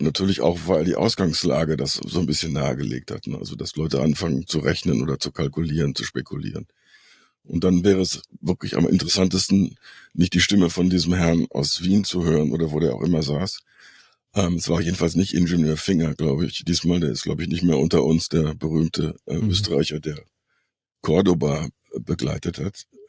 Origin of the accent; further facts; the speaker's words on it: North Rhine-Westphalia, Germany; Ich komme aus Südwestfalen.